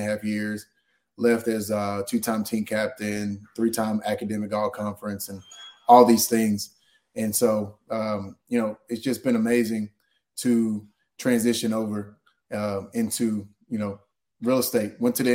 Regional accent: Texas, United States; So born and raised in East Texas, grew up with a single mom, very humble beginnings, learned hard work

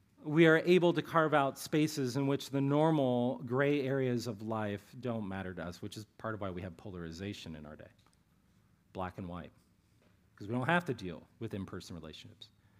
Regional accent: Ohio, United States; I grew up in Ohio. I am a lifelong Cleveland Browns fan

